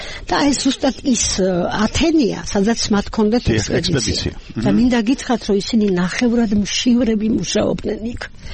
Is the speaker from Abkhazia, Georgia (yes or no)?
yes; Sukhumi, Abkhazia, Georgia; მე წარმოშობით სოხუმიდან ვარ და უნივერსიტეტი იყო ჩემთვის ძალიან მნიშვნელოვანი რაღაცა